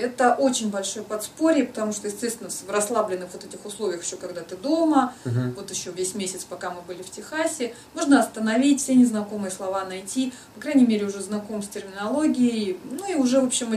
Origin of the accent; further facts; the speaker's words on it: Irkutsk, Irkutsk Oblast, Russia; Да, я вообще родом из Иркутска.